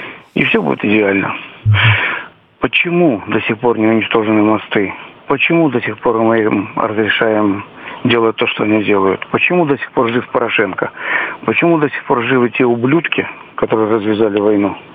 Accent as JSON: {"language": "Russian", "region": "Saint Petersburg", "country": "Russia", "said": "Я из Питера."}